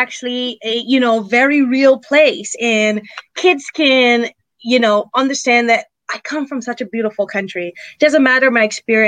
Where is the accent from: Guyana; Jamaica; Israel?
Guyana; and I'm from Guyana, South America. We dodge anacondas. I was one of those country kids.